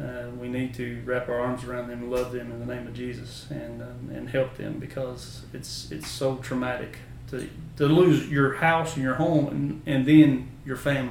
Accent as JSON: {"language": "English", "region": "Kentucky", "country": "United States", "tie": "born or raised there", "moved": "yes", "said": "I was born and raised in Letcher County. I moved out. My parents divorced. Is one of the biggest reasons we moved out."}